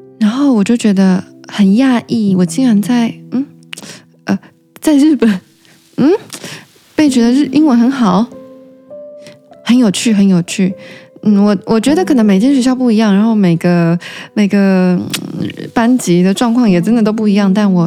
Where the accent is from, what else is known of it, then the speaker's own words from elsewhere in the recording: Taiwan; 对我来说英文也不是我母语，但在台湾英文也是一堂必修课嘛